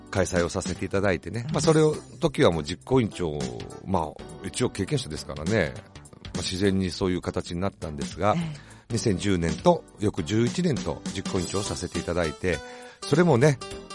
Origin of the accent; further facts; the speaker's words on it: Okazaki, Aichi, Japan; リレーを始めて実はもう地元岡崎がねもう大好きになりました